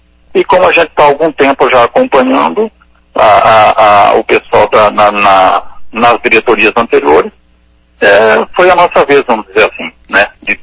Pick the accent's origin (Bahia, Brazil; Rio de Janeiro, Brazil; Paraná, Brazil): Paraná, Brazil; Alto Paraná; born there; Então eu nasci no sítio ali, o meu pai tinha um sítio lá, tem até hoje, né? Eu nasci lá na Água do Burro, né?